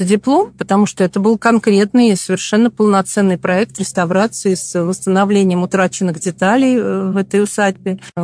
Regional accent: Moscow, Russia; Он нам почти родной, несмотря на то, что мой родной город Москва, но Осташков у меня номер 2.

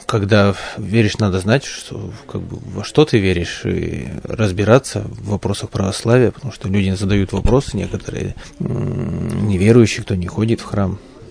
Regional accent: Novobelevsky, Russia; из Новобелевского поселка, храм Иоанна Воина.

